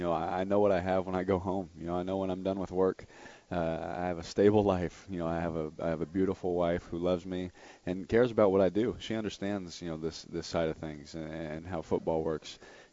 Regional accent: California, United States; You know, I'm from California.

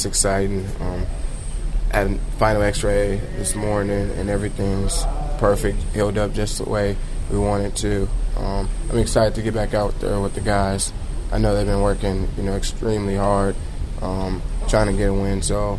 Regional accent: Dallas, Texas, United States

